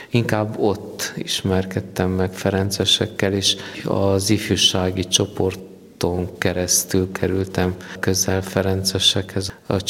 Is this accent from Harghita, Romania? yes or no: no; Brașov, Brașov County, Romania; Brassóból, a városból származok, igen.